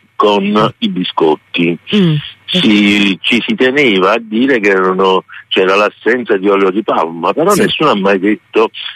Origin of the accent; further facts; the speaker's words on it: Ponticelli, Campania, Italy; Sono di Ponticelli.